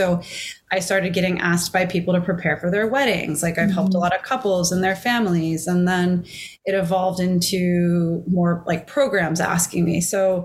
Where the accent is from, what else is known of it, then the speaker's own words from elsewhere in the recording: Newport News, Virginia, United States; I grew up in Virginia. I'm a Newport News church kid.